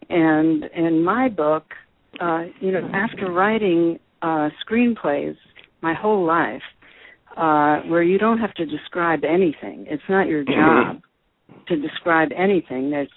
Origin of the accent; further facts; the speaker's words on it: New York, United States; now in Los Angeles, United States; when I first started writing movies, I wrote about New York because I was from New York. Now I write about Los Angeles.